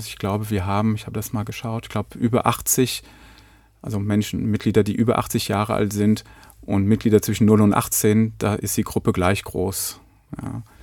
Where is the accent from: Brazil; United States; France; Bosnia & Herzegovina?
France; Paris, Île-de-France; Ich bin in Paris aufgewachsen